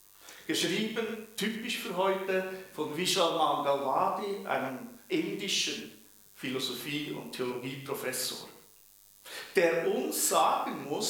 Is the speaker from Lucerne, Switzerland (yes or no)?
no; Bern, Switzerland; Ich bin ja Berner.